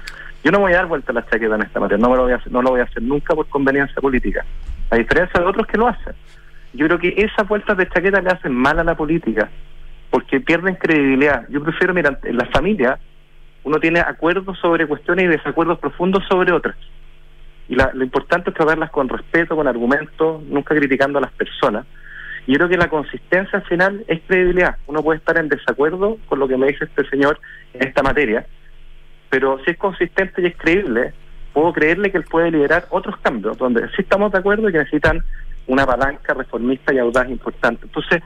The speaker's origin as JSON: {"language": "Spanish", "country": "Chile", "said": "como chilenos"}